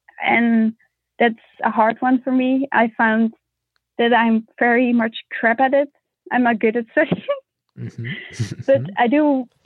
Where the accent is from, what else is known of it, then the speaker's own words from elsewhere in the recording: Netherlands; English is a second language; we call our country Nederland and ourselves Nederlanders.